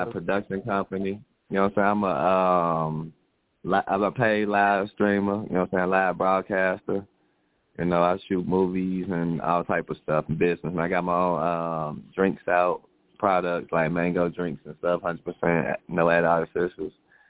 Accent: Indiana, United States; You from Ohio. I'm from Indiana.

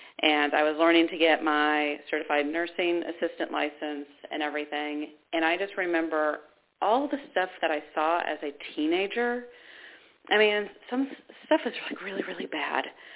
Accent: Georgia, United States; also born or lived in Ohio; when I was born in Ohio, my family was Baptist. Then we moved to the South, to Georgia

